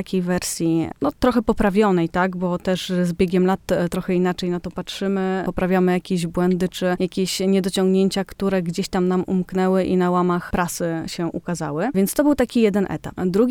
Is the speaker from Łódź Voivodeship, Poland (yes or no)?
no; Szczytno, Warmian-Masurian Voivodeship, Poland; born there; Urodziłam się na Mazurach, w Szczytnie. Od 2009 roku mieszkam na Warmii